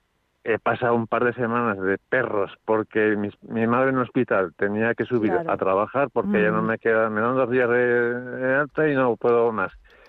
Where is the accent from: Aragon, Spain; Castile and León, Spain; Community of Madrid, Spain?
Aragon, Spain; Lécera; El huerto en mi pueblo, en Lecera, no es de pueblo de huertos, pero es de viña, de almendros, de olivo, de secano.